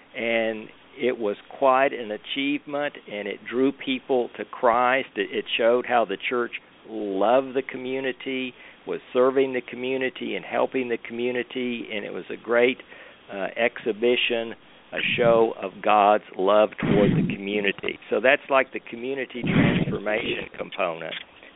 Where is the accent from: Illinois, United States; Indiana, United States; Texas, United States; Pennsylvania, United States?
Texas, United States; Houston; I was born and raised in Houston, Texas. I've lived all my life here in Houston, except for being away at school in Austin.